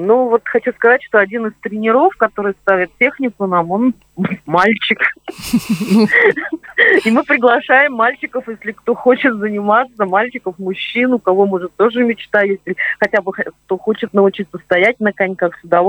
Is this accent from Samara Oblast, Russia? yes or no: yes; Tolyatti, Samara Oblast, Russia; now in Kaliningrad, Russia; Я в детстве в Тольятти занималась в секции фигурного катания, но случилась травма и потом переезд на север с родителями.